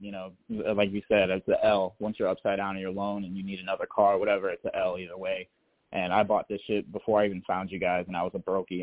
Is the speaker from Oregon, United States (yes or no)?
no; Florida, United States; I'm from Central Florida, so that's fine driving around town or whatever.